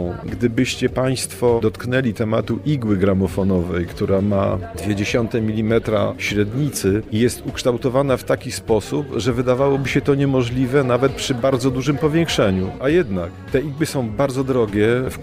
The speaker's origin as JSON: {"language": "Polish", "town": "Łódź", "region": "Łódź Voivodeship", "country": "Poland", "said": "Znaczy, jestem z Łodzi, tyle tylko, że firmę mamy w Ksawerowie. Jesteśmy łodzianami."}